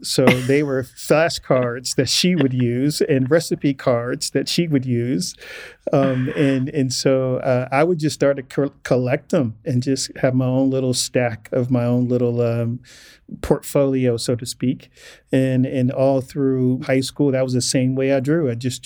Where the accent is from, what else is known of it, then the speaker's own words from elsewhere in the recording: Inglewood, California, United States; If growing up as a black male, growing up in Inglewood in the 80s, getting to 18 and I'm still alive and not in jail is success.